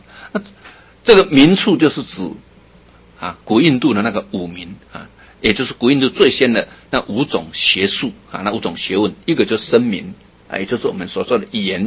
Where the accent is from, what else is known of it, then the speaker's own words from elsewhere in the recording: Yilan County, Taiwan; 我们说这个宜兰的闽南语的腔，哦，我是宜兰人，所以我们会说加杯哈，配鸡卵，在那卡酸酸，手软软